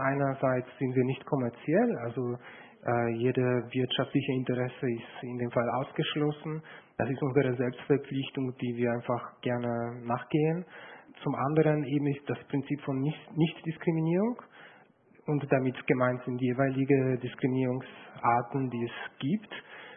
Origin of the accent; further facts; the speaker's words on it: Poland; Also ich komme ursprünglich aus Polen, bin ich nach Polen zurückgekommen